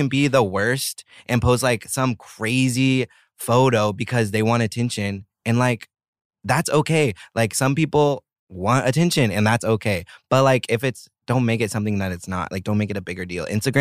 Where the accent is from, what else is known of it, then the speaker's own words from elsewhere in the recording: Oklahoma, United States; moved away as an adult; Because in high school, I grew up in Oklahoma. It's like all… Like, not all, obviously. But it's like super white.